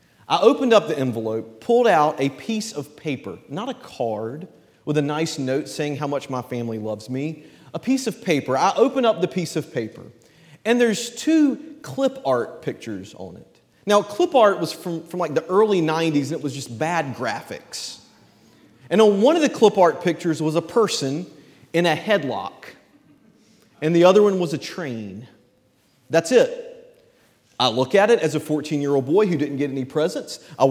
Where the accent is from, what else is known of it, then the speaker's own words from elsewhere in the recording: Southeast, United States; It'll be important for you to remember that I'm originally not from the Pacific Northwest. I'm from the Southeast, and as any 14-year-old boy in the Southeast will tell you